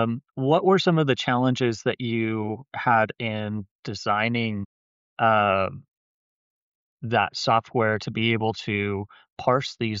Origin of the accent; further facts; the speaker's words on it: United States; So I think having a solution for, you know, other languages, it's weird as an American. You know, we are so soaked in our own language